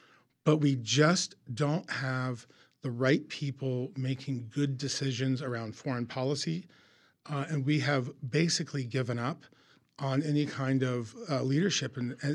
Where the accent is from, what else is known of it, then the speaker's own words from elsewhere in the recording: United States; as an American, not part of the government, answer that in a diplomatic way